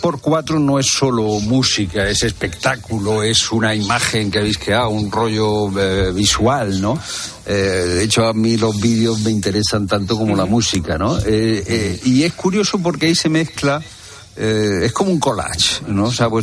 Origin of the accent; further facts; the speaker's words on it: Córdoba, Andalusia, Spain; now in Madrid, Spain; Yo cuando me vine de Córdoba a Madrid, pues tuve que ir a unos cursos de dicción